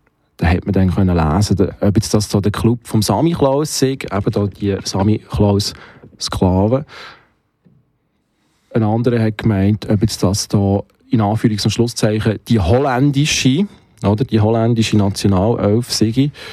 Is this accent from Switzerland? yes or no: yes; Switzerland; weil ich bin mich als Schweizer gewohnt, an der Top-Position von der Rangliste zu sein.